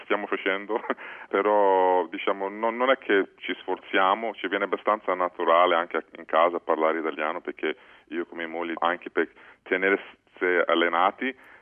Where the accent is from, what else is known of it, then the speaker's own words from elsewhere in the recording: Australia; La mia famiglia è emigrata qui in Australia negli anni 70. Io sono figlio unico, sono cresciuto qui in Australia, ho fatto tutte le scuole qui.